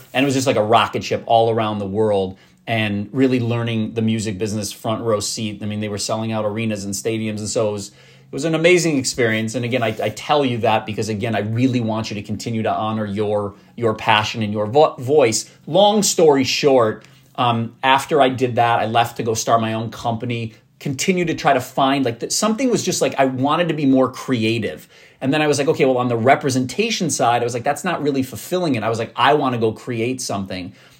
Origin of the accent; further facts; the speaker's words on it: Minnesota, United States; I'm from Minnesota, graduated from Indiana University